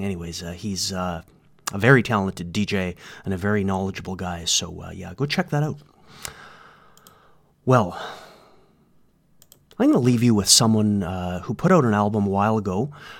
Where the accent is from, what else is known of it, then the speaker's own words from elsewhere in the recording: Kamloops, British Columbia, Canada; I remember when Tom was in my hometown, Kamloops.